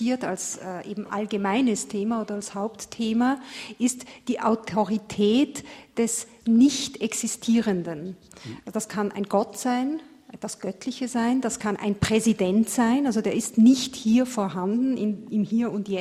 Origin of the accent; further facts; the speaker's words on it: Egypt; dass wir als Ägypter, dass wir das ägyptische Volk einfach nicht zu unseren Rechten kommen, dass wir unterdrückt sind